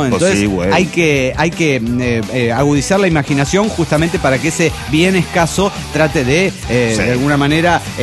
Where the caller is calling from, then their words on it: Tultitlán, State of Mexico, Mexico; monitorista de Tultitlán, México.